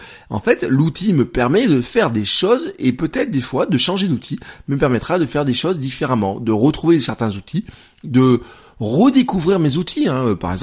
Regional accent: Auvergne-Rhône-Alpes, France; Hier, le temps était très mitigé, nous, hein, chez nous, en Auvergne, hein.

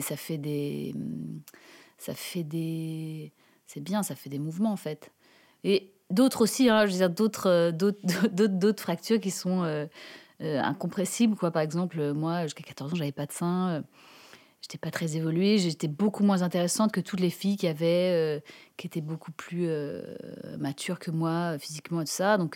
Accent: Arcachon, Nouvelle-Aquitaine, France; J'ai grandi à Arcachon parce que mon papa, qui travaillait à la SNCF, a dit tiens, on va se mettre au bord de la mer.

